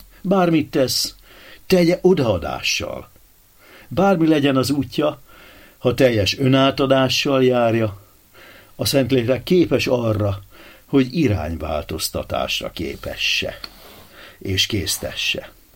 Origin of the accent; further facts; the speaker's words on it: Damascus, Damascus Governorate, Syria; Én ugyanis eredetileg Damaszkuszból származom